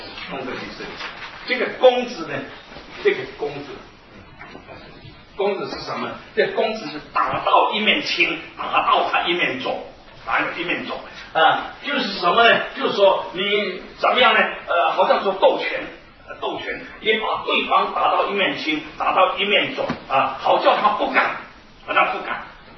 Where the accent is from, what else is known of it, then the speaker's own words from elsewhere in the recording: Taiwan; 而我是从台湾来